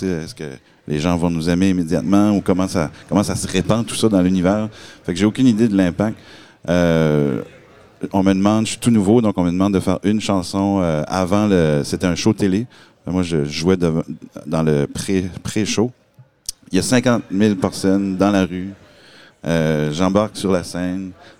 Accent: Pointe-Verte, New Brunswick, Canada; Il n'y en a pas beaucoup de … Acadie. Puis, on est tous de Pointe-Verte.

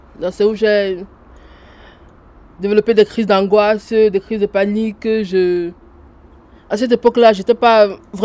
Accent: Cameroon; now in Montauban, France; avant, je vivais dans mon pays natal, le Cameroun, avec mon papa qui est décédé.

